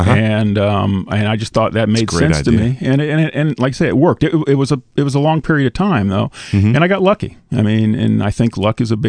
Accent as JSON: {"language": "English", "town": "Terre Haute", "region": "Indiana", "country": "United States", "tie": "born or raised there", "said": "I grew up in Terre Haute, Indiana. I went to school in Indianapolis."}